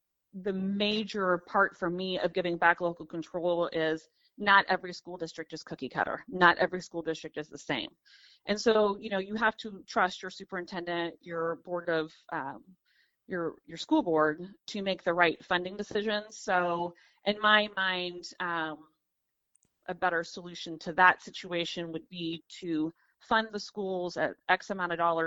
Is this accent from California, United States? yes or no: no; Troy, Missouri, United States; So I was born and raised in Troy, Missouri.